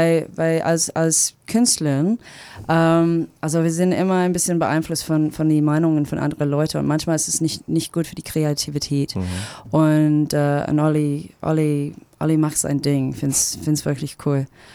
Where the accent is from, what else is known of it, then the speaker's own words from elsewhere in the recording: Australia; German is a second language; Ich komme aus Australien und in Australien ist